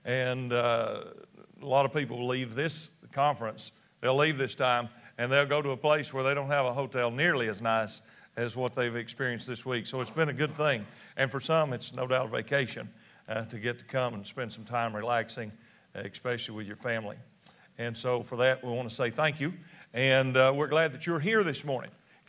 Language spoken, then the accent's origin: English; Tennessee, United States; accent: Tennessee; And so if you can get past I'm from Tennessee, and I speak the old Tennessee accent.